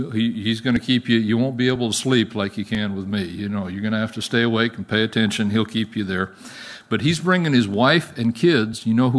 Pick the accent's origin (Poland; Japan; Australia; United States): Japan; more fully involved in my home country of Japan.